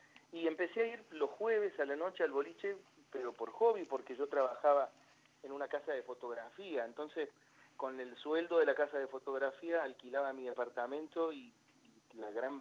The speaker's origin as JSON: {"language": "Spanish", "region": "Córdoba", "country": "Argentina", "tie": "born or raised there", "lives_now": "Buenos Aires, Argentina", "said": "vengo de una familia de Córdoba, nací en Córdoba, son todos folcloristas."}